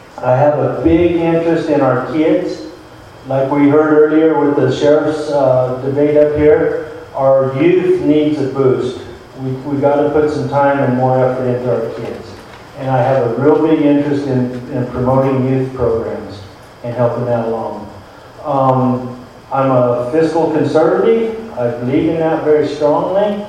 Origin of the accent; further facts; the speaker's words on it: Globe, Arizona, United States; also born or lived in Young; I'm from Young. I was born right here in Globe. I've lived in Hayward County all my life. Currently, I'm in Young right there where I've been for quite a few years. I graduated school there in Young